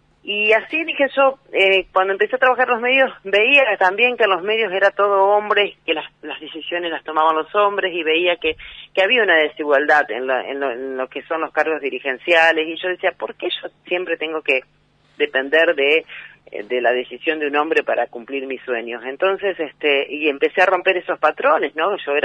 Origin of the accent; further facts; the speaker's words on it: Helvecia, Santa Fe, Argentina; Yo soy del pueblo, nací en Helvecia y pasé las vicisitudes de una localidad donde tiempo atrás, ¿no?, no tenía las posibilidades que hoy tiene